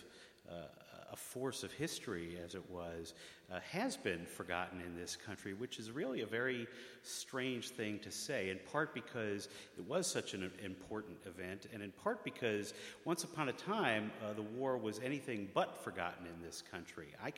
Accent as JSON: {"language": "English", "region": "New York", "country": "United States", "tie": "born or raised there", "said": "This is the monument, the World War I monument in my hometown in Westchester County."}